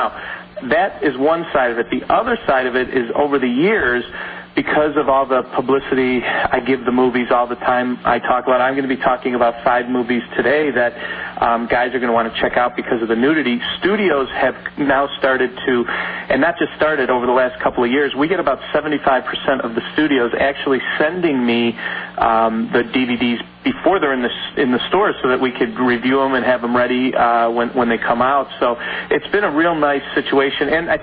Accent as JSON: {"language": "English", "town": "Chicago", "region": "Illinois", "country": "United States", "tie": "born or raised there", "said": "I went to a good intellectual property attorney here in my hometown of Chicago"}